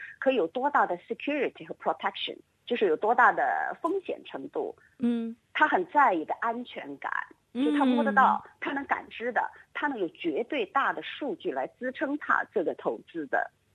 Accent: China

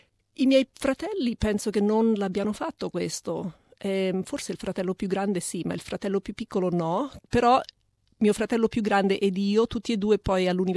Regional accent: L'Aquila, Abruzzo, Italy; also born or lived in Rome; siamo nati 3 figli lì in Italia. Siamo nati a Roma, però siamo cresciuti all'Aquila.

